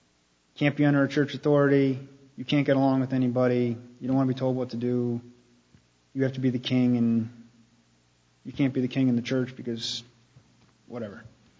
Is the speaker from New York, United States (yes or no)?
yes; New York, United States; At the time, I grew up in New York. This was in New York. We lived about 45 minutes from West Point military base, military academy in the base, which is a huge complex.